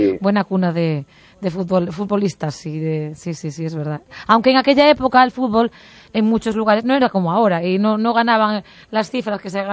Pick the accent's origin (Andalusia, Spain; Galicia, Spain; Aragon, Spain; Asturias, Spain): Galicia, Spain; Neda; born there; Nací en Neda, sí, nací en Neda.